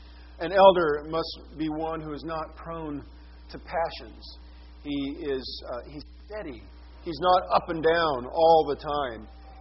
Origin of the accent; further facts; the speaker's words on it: the West, United States; You laugh. I'm from the West. There's something like 30,000 polygamists in southern Utah.